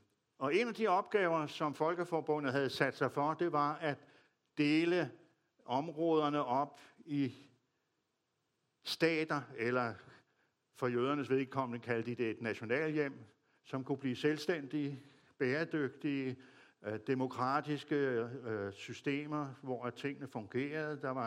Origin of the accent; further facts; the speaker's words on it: Copenhagen, Capital Region of Denmark, Denmark; Jeg ved ikke, at jeg er fra København.